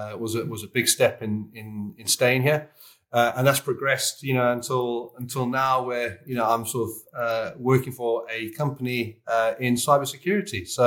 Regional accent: Cape Town, Western Cape, South Africa; accent: South African; moved away as an adult; I'm originally from Cape Town, and I moved over when I was about 18, 19, did the 2 year working thing in London

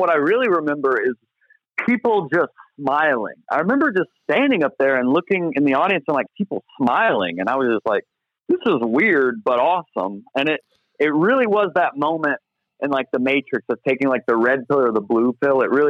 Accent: Somerville, Georgia, United States; born there; Yeah, so I was born in Georgia. And Somerville, Georgia, if we're going to be specific, or Someville, if you're from there.

